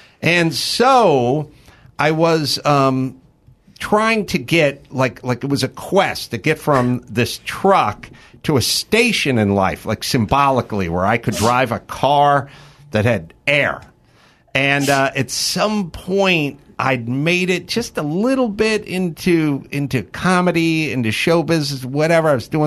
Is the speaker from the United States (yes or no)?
yes; California, United States; So I grew up in the San Fernando Valley, oppressively hot.